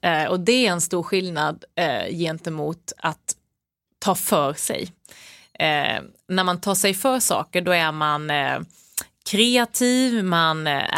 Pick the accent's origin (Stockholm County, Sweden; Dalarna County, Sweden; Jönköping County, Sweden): Jönköping County, Sweden; Värnamo; Jag var bara 14 år när jag började spela med damlaget hemma i IFK Värnamo.